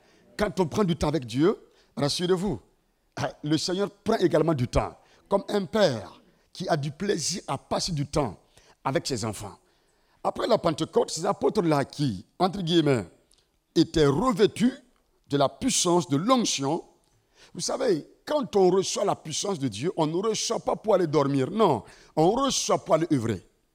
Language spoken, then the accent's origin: French; Ouagadougou, Centre, Burkina Faso; je viens du Burkina Faso précisément à Ouagadougou et je suis pasteur dans une église assemblée de Dieu qu'on appelle Temple Péniel.